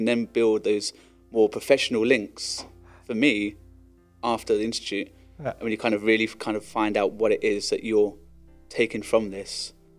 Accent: United Kingdom; My favourite breakfast? I think being British has got to be fried, isn't it?

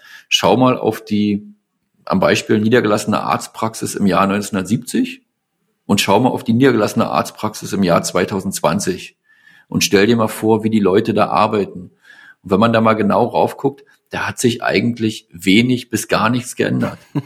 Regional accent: Berlin-Brandenburg, Germany; also born or lived in Munich; Ich komme privat hier aus dem Raum Berlin-Brandenburg und habe dann einfach mit meiner Partnerin zusammen gesagt, nach circa 10 Jahren in München

